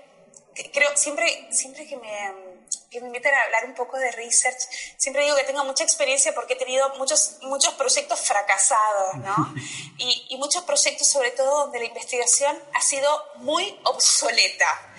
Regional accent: Argentina; moved away as an adult; now in Mexico; cuando me fui de Argentina, hace como 4 años y pico, empecé a trabajar para... me mudé a México

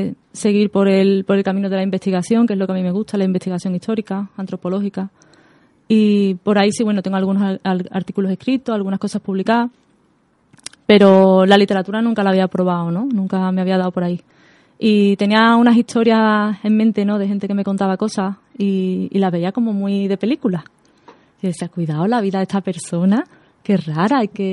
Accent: Seville, Andalusia, Spain; soy de Sevilla, del barrio de San José de Palmete. Tengo 31 años

